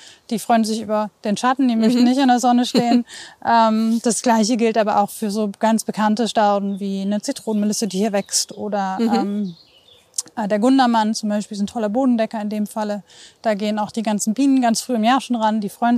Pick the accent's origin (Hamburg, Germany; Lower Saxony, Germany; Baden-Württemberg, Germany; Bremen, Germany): Bremen, Germany; ich bin auf dem Waller Friedhof groß geworden